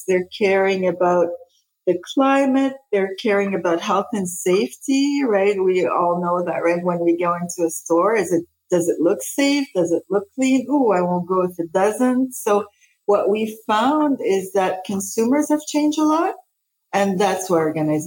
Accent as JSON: {"language": "English", "region": "Quebec", "country": "Canada", "tie": "born or raised there", "also_born_or_lived": "Lebanon / Denmark / Spain", "said": "So I'm Lebanese originally. I was born in Lebanon. So when the war started in Lebanon, we actually moved many places. We moved to Denmark first and then Spain and then ended up in Canada and haven't left here since I was 13. So proud Canadian, grew up here in school"}